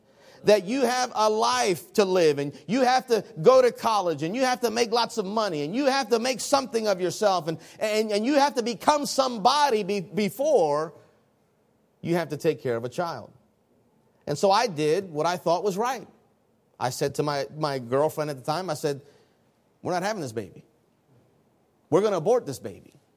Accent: Baltimore, Maryland, United States; I grew up in Baltimore City. I spent the majority of my life in the city, and I tried to kind of run from the city.

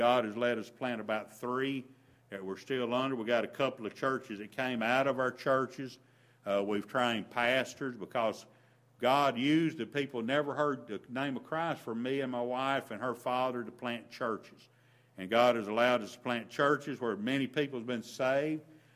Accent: Tennessee, United States; growing up in Tennessee and going to Mongolia. A very different place over there.

